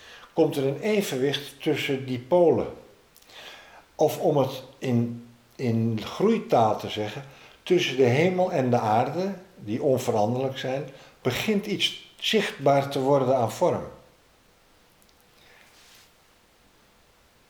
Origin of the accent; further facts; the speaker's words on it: Amsterdam, North Holland, Netherlands; Het Vondelpark als Amsterdammer.